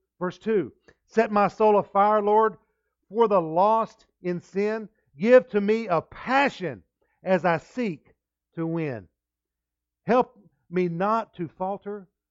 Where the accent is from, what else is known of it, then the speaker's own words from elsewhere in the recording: Fort Stockton, Texas, United States; I was born and raised out in Fort Stockton, and we would walk everywhere out there in the rocks and the pavement.